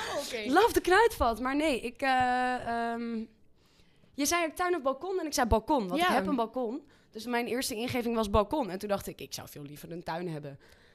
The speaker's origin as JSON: {"language": "Dutch", "town": "Sint Pancras", "region": "North Holland", "country": "Netherlands", "tie": "born or raised there", "also_born_or_lived": "Alkmaar", "said": "Oké, ik werd geboren op 3 mei 1997 in Alkmaar. Ik groeide op in Sint Pancras op hetzelfde pleintje als waar Jesse opgroeide. Groeide op alleen met mijn moeder. Ging altijd naar de kerk."}